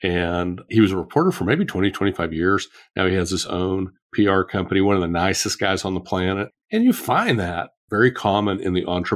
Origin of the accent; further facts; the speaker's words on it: Kansas, United States; But in high school, I'm from Kansas, and we were the state runner-up high school debate champions.